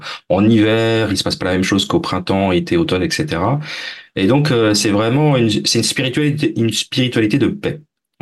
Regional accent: Brittany, France; et moi je suis français, mais je viens de la région bretonne, donc pas très loin de la région bretonne

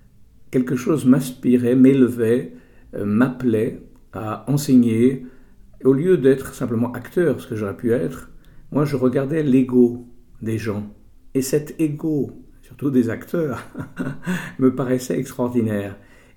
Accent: France; je suis quand même occidental, je suis français, je suis d'une vieille famille française

